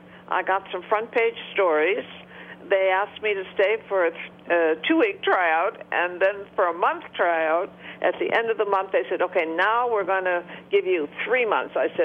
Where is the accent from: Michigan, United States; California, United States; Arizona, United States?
Michigan, United States; Detroit; I grew up in Detroit. My family lived outside of Detroit.